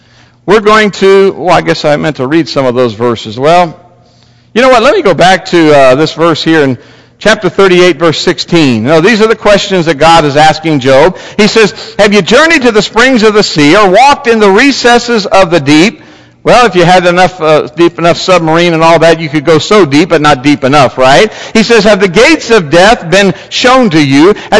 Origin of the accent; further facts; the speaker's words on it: Lake Isabella, California, United States; we grew up in Lake Isabella, California, starting our family, raising our family, and we had nothing.